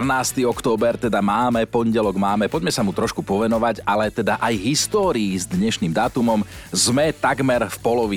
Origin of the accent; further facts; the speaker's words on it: Trnava, Trnava Region, Slovakia; aj u nás v Trnave sa to používalo.